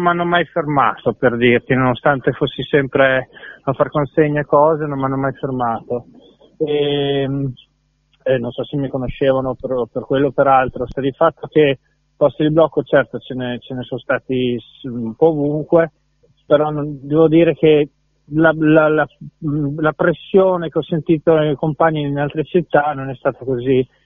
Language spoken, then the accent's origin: Italian; Noriglio, Trentino-Alto Adige, Italy; dalla mattina a Noriglio, che è il mio paese